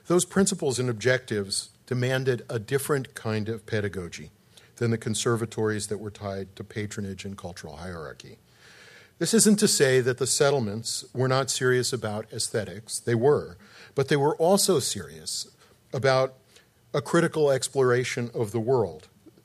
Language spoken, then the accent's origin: English; Chicago, Illinois, United States; My hometown, Chicago, has a rather special role in the history of teaching artists.